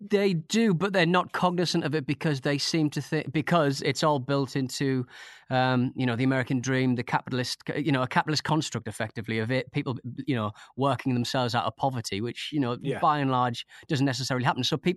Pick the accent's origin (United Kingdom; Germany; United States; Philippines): United Kingdom; North East England; moved away; When I'm not even from bloody Newcastle, I live down the road, you know. And my accent, every time I listen back to like a football ramble or something I'm on, I sort of go, God, my accent is so, it's changed so much since I left the North East.